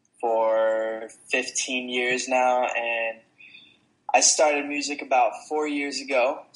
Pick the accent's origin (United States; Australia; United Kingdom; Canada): United States; Chicago, Illinois; also born or lived in Paris, France; I was born in Paris, and I was raised there till I was about 6 years old. And we moved back to Chicago, which is where my mother's from. My dad was from France.